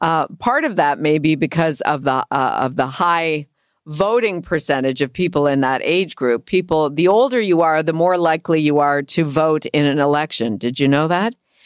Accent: Cambridge, Ontario, Canada; Let's go to Ron in my hometown of Cambridge.

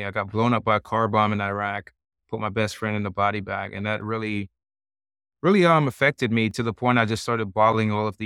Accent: Jamaica; my story started as a kid growing up in Jamaica, and it was not the most ideal situation that I embarked upon. So, you know, grandparents are from Cuba, other grandparents are from England

